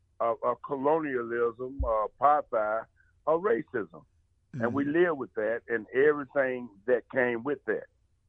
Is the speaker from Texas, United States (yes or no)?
no; Chattanooga, Tennessee, United States; born there; I was born in Chattanooga.